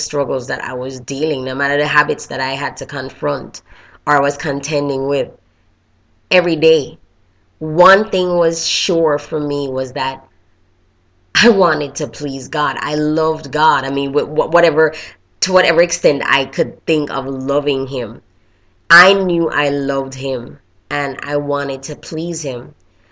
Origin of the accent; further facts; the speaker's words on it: Jamaica; We used to call them mothers back home. I'm originally from Jamaica